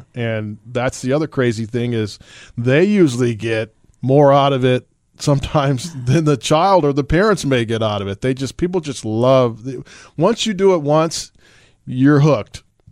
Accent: Diamond Bar, California, United States; I grew up in this general area. I was raised in Diamond Bar in the IE over there.

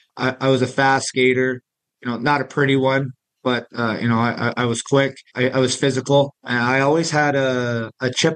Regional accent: Canada; growing up in Canada

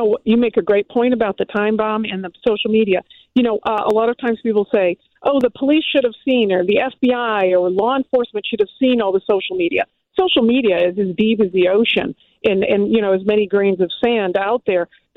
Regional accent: Detroit, Michigan, United States; the challenge with the parents right now up in Detroit, my hometown.

